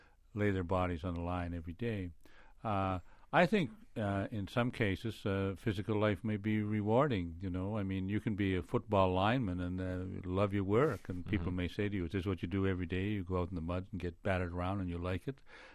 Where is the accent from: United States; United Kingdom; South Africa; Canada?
Canada; Nova Scotia; born or raised there; also born or lived in Saskatchewan